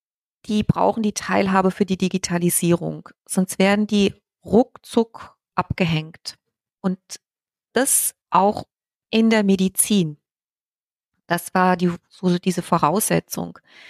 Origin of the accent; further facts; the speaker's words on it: Wiesbaden, Hesse, Germany; Wir hier aus dem Wiesbadener Osten, wir kommen aus dem Land, vom Land, und es sind ungefähr über 21.000 Menschen, die in so einem ähnlichen Umfeld leben, ländlich.